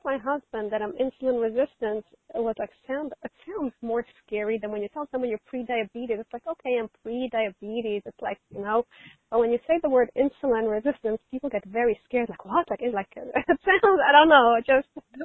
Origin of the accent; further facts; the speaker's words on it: South Africa; born there; I'm 42 years old. I was born in South Africa